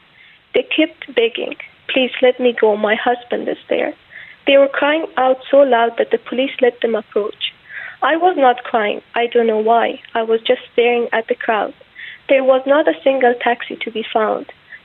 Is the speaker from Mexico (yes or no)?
no; Afghanistan; English is a second language; moved away as an adult; now in Ireland; I'm from Afghanistan, so I moved from Afghanistan 3 years ago, and I'm in direct provision from last 2 years.